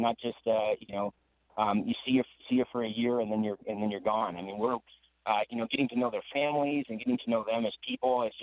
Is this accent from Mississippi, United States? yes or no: no; Lake Mills, Iowa, United States; I grew up in Lake Mills, Iowa, up there north of Mason City. And again, that was a fantastic community to grow up